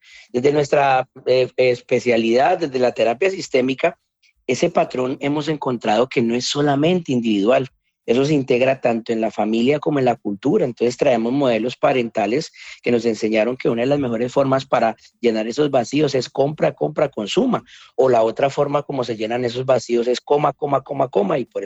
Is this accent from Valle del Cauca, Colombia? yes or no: yes; Cali, Valle del Cauca, Colombia; hoy me encuentro en mi tierra, Cali, Colombia. Así que estamos muy felices hoy por estar transmitiendo desde acá, poder acercarnos a las personas desde mi país natal.